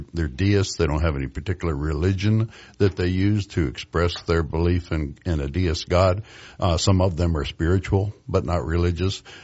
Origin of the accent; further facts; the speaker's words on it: Tennessee, United States; born there; now in Knoxville, United States; I was born in Tennessee. I was born in West Tennessee.